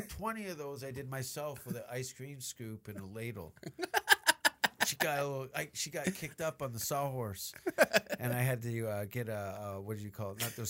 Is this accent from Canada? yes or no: yes; Hamilton, Ontario, Canada; I grew up, I say I'm from Hamilton, but I spent a lot of time in Stony Creek, was heavily populated Italian area.